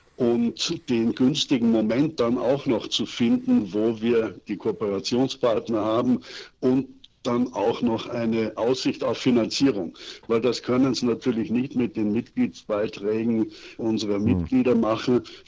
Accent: Garmisch-Partenkirchen, Bavaria, Germany; Ich bin im Werdenfelser Land aufgewachsen, in Garmisch-Partenkirchen und Mittenwald.

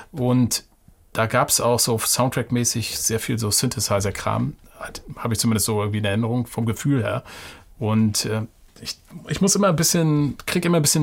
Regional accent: East Germany, Germany; Ich bin in der DDR aufgewachsen. Da klingt was an. Ich habe auch relativ früh in der Schule Russisch gehabt

